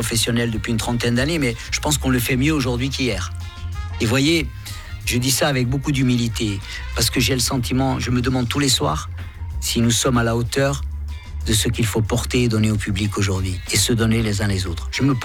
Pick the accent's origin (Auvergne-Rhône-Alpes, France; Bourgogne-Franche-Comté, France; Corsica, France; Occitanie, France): Corsica, France; briser le plafond de verre quand on chante, on vient de Corse, ça n'est pas simple.